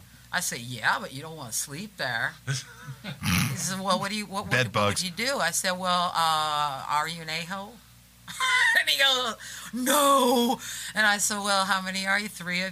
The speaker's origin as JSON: {"language": "English", "town": "Chicago", "region": "Illinois", "country": "United States", "said": "because I'm a Chicagoan and I'm tipping my hat"}